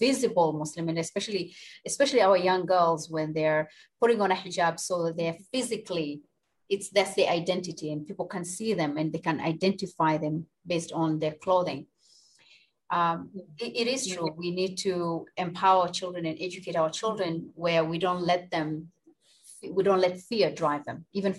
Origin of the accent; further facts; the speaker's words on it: Canada; born there; Okay, I was born in Canada. I'm Canadian citizen.